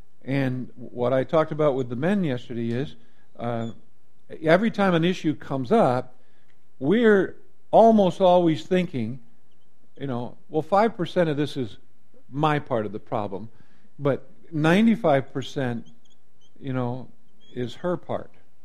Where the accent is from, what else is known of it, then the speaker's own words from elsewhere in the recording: New York, United States; I grew up in Seneca County, New York, and one of the kind of the jokes in our community was a brother and a sister who lived together